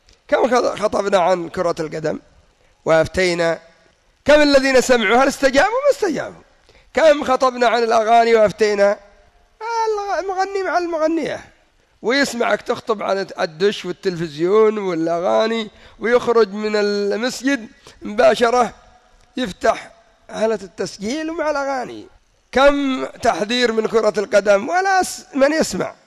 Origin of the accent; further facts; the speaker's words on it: Yemen; رأيتم عندنا في اليمن آخر مرة فاز المنتخب